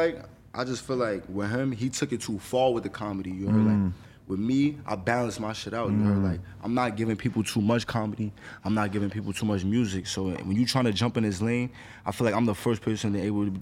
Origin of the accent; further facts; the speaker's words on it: Bronx, New York, United States; I come from the Bronx, you feel me?